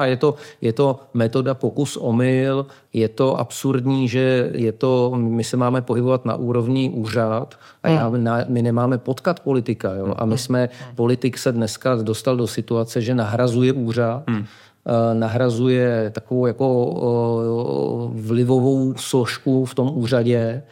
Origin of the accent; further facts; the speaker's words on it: Prague, Czechia; já jsem vyrůstal v Rodamku, což je vlastní to Chodov, vlastní to Černej most